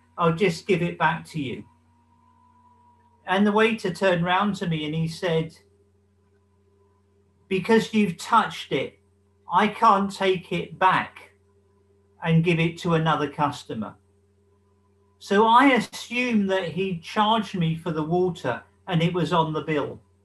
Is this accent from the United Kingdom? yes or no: yes; Kilburn, London, United Kingdom; I was brought up in County Kilburn, when it was 90% Irish Catholic. And even though I was a bad Jewish boy, I was educated in an Irish Catholic school.